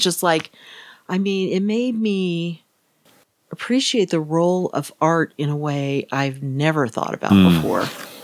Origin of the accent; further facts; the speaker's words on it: Kansas, United States; now in Texas, United States; And I'm thinking, you know, I'm from Kansas originally. And in Texas, I still think of that when we go out and you think of the pioneers coming.